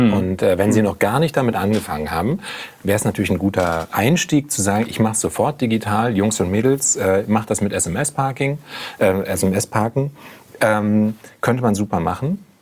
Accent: Berlin, Germany; ich bin als Berliner Pflanze... Ich wohne in Friedrichshain

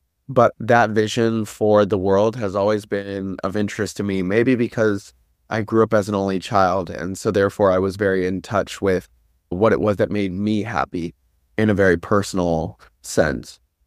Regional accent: Atlanta, Georgia, United States; when I travel the world and tell people I'm from Atlanta, people have a lot of associative images that come to mind that aren't necessarily what my photographs look like.

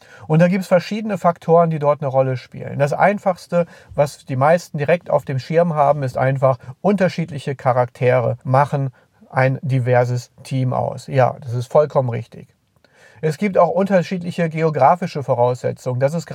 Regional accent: North Rhine-Westphalia, Germany; Bei uns im Ruhrgebiet oder am Niederrhein, wo ich bin

